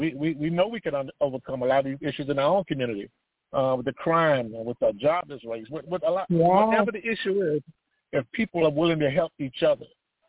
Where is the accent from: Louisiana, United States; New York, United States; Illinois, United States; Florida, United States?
Florida, United States; Riviera Beach; Like I said, I grew up in Riviera Beach, and I know just about all of my life that's where I was.